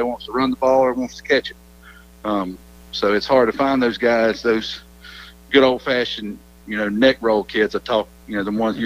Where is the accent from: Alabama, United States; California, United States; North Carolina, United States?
Alabama, United States; New Brockton; You know, I was born and raised in New Brockton. Still live in New Brockton.